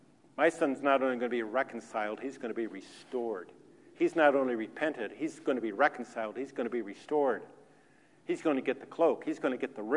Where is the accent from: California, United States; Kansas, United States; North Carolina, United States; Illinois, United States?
California, United States; San Diego; I grew up in San Diego.